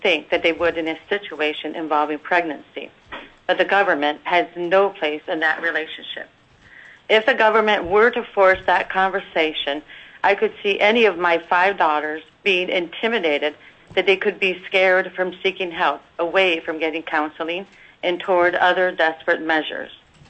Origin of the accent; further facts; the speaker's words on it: Big Lake, Alaska, United States; I am from Big Lake, and I oppose House Bill 35.